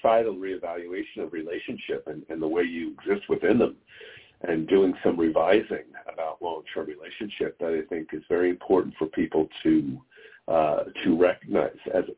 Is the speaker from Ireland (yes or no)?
no; New York, United States; I was born and raised in New York, very much a blue state.